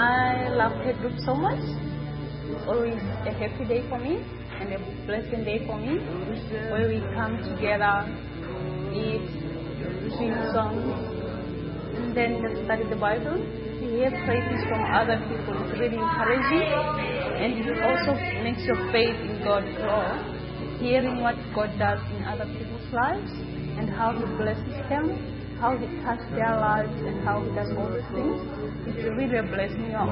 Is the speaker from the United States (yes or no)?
no; Botswana; I'm from Botswana, and I'm a Monash student studying medicine.